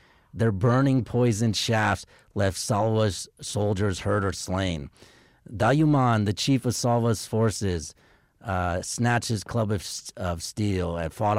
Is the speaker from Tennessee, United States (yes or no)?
no; Carmel, Indiana, United States; I went to school in Indianapolis. I'm an Indian from Indiana. Yeah, and I grew up in this town called Carmel.